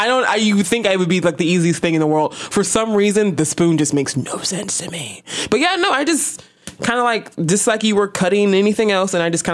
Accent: United States; I'm poor because I'm American and I went to college

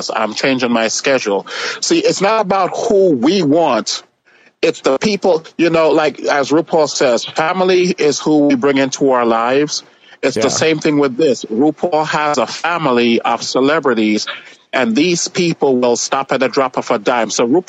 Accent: Jamaica; accent: Jamaican; It's called my Jamaican accent kicks in.

